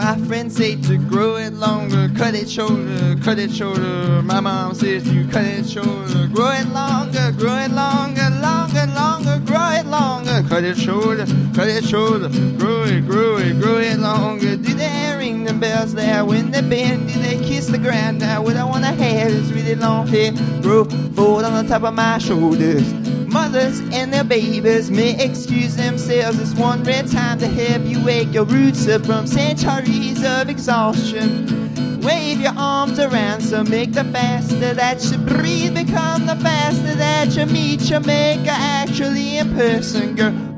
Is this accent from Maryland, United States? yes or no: yes; Rockville, Maryland, United States; also born or lived in Washington, D.C.; I was born in D.C., grew